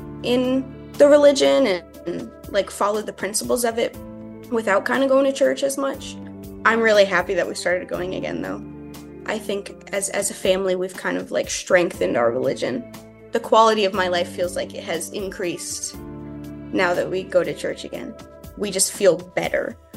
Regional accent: Massachusetts, United States; I am from Western Massachusetts, and I have followed the Catholic religion. I have been Catholic my whole life.

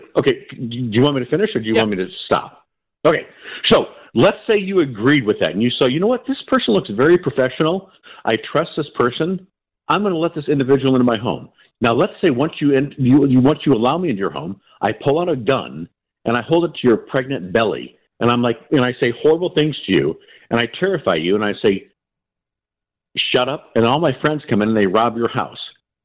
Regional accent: Midwest, United States; I don't know white people that use that word. And I grew up in the Midwest.

